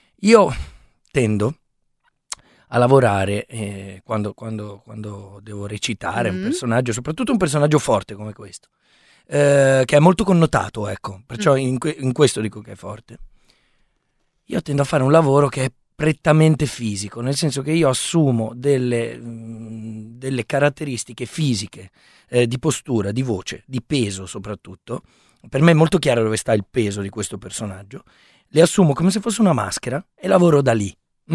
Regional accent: Milan, Lombardy, Italy; io vengo dalla Barona, quindi sono, in quanto ragazzo della Barona

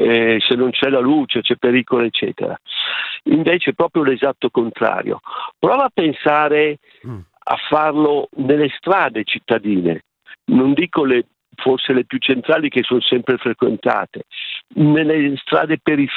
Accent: Milan, Lombardy, Italy; sono di Milano.

